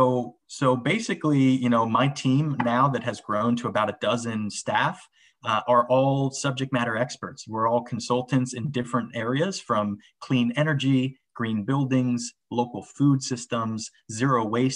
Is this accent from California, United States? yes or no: no; Miami, Florida, United States; now in Orlando, United States; Originally, I'm from Miami, Florida. I'm a Cuban American, and I was born and raised down there and came up here to Orlando to study at the University of Central Florida.